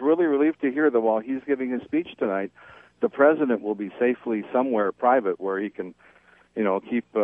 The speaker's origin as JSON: {"language": "English", "town": "San Francisco", "region": "California", "country": "United States", "tie": "born or raised there", "said": "I grew up in San Francisco and used to go to a satirical group called The Committee."}